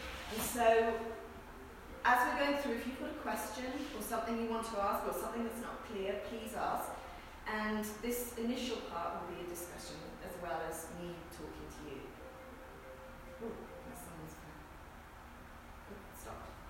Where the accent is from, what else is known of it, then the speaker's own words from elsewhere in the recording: England, United Kingdom; And as you might guess, well, you know, I come from England. And my husband's American and his mother lives here.